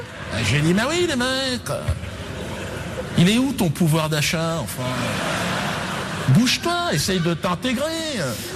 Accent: Cameroon; moi j'y vais au Cameroun, j'y vais souvent, hein. Bon, pas par plaisir, hein. Parce que je suis originaire du Cameroun, bien sûr. J'ai le passeport camerounais.

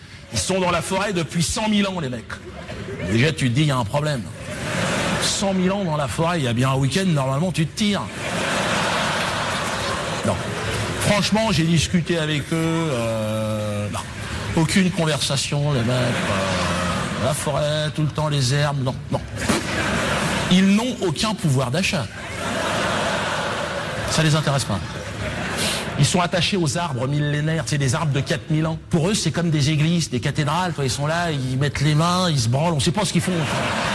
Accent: Cameroon; moi j'y vais au Cameroun, j'y vais souvent, hein. Bon, pas par plaisir, hein. Parce que je suis originaire du Cameroun, bien sûr. J'ai le passeport camerounais.

